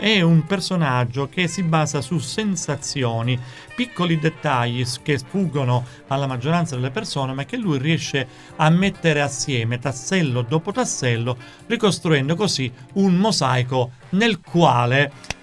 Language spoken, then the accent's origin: Italian; Sicily, Italy; sono un appassionato di storia della mia terra, quindi della Sicilia